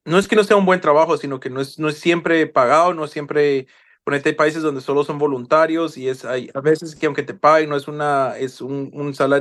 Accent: Guatemala; moved away as an adult; uno en Guatemala, yo en mis 18 años de vivir ahí

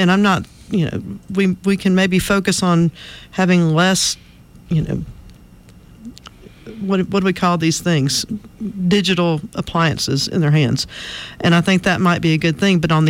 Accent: Montgomery, Alabama, United States; also born or lived in Mobile / Denver; I grew up in Montgomery, lived here most all my life, except for the 5 years Alan and I were in training. He was doing training, and we lived in Mobile for 3 and Denver for 2.

